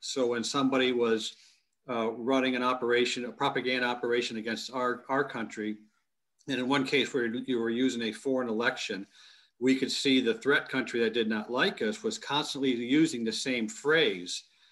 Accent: Plymouth, Michigan, United States; when I saw my hometown of Plymouth, Michigan popped up as a node

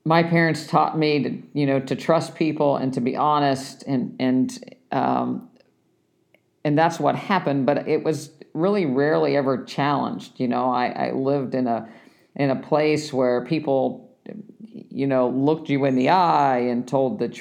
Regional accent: Morgantown, West Virginia, United States; I grew up in Morgantown, West Virginia, which was a university town.

